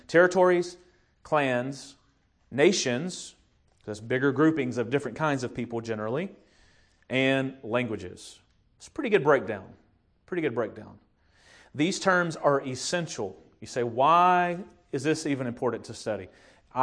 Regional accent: Tennessee, United States; I'm from the South here in Tennessee.

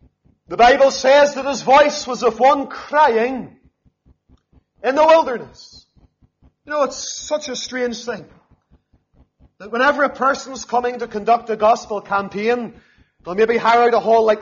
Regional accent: Lisburn, Northern Ireland, United Kingdom; growing up in Lisburn

